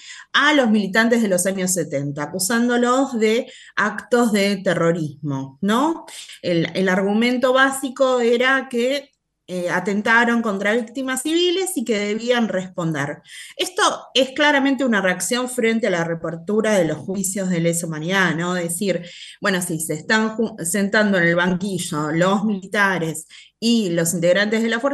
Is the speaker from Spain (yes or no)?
no; Argentina; esta idea que nosotros mantuvimos como sociedad argentina